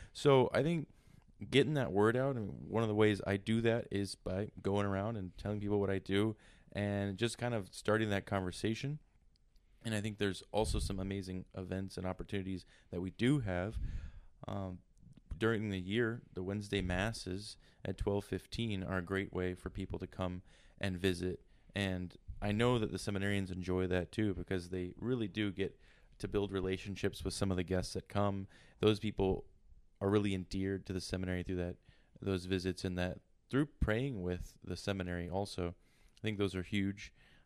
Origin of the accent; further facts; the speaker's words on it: Pensacola, Florida, United States; I am from Pensacola, Florida, originally, and grew up there my whole life.